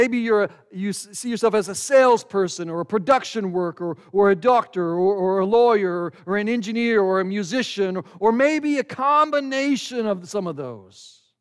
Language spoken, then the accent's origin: English; Oklahoma, United States; And while I was born and raised in Oklahoma, I consider myself an Arkansan.